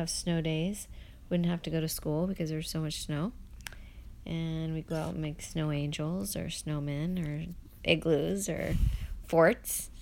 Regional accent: Kansas, United States; I grew up in Kansas. Have you heard of that? It's in the middle of the country.

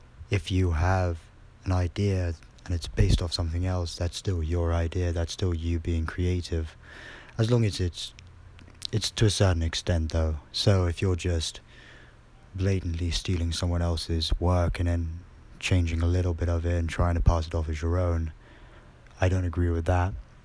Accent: United Kingdom; as a Brit myself going to America, it did help me a lot.

